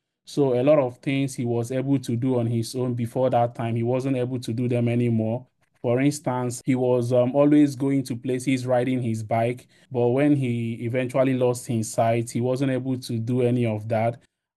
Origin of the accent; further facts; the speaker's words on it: Nigeria; the lack of information and lack of communities and organizations working around this area in my home country in Nigeria was something that really hugely impacted my father's sight.